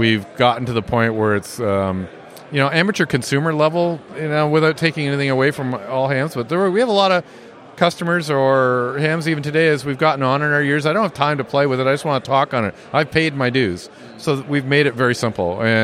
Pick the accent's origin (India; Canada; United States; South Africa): Canada; So for my remote station in north of Toronto, because I'm a Canadian